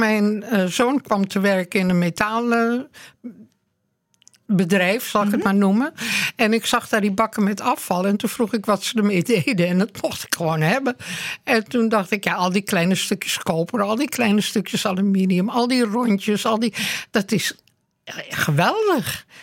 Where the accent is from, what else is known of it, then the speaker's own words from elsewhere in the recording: Amsterdam, North Holland, Netherlands; now in Laren, Netherlands; Amsterdam.